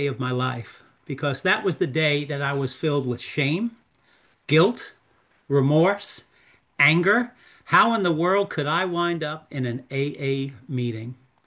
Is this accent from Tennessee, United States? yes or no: no; White Plains, New York, United States; I'm from White Plains, New York.